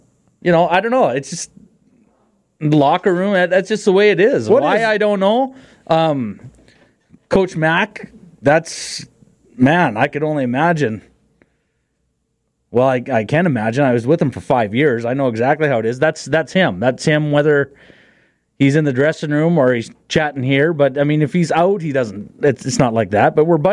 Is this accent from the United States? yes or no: no; Canada; It's just because I'm a Canadian.